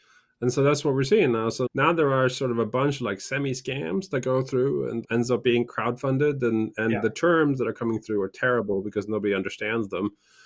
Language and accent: English; Norway; English is a second language; also born or lived in United Kingdom; I grew up in Norway and spent a bunch of time in the UK